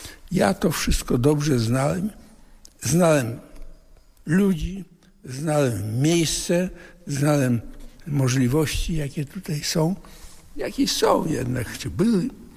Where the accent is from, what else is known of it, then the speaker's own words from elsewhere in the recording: Vilnius, Vilnius County, Lithuania; Moją pierwszą odpowiedzią jest to, że ja się urodziłem w Wilnie. I swoje dzieciństwo i swoją młodość spędziłem na pięknej ziemi wileńskiej i nowogródzkiej.